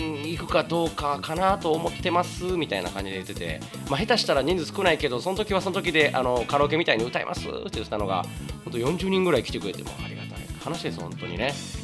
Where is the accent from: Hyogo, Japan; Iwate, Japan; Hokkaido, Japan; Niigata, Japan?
Hyogo, Japan; Kobe; now in Amagasaki, Japan; 僕神戸やねんって言っても絶対嘘やんって言われるんですよね。